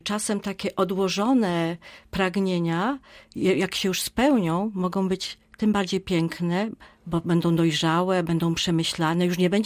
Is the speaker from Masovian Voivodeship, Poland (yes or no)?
no; Rzeszów, Subcarpathian Voivodeship, Poland; Moje dzieciństwo to Rzeszów, ale nie tylko, bo piękne Podkarpacie, okolice Szczyrzowa, skąd pochodzi moja mama.